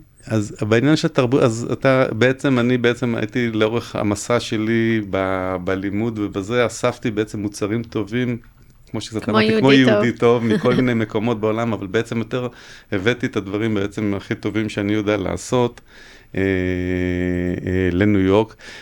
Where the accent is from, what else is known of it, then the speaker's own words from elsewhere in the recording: Ra'anana, Center District, Israel; בתור ילד שגדל ברעננה, ומבחינתי הייתי אוכל קודם כל בבית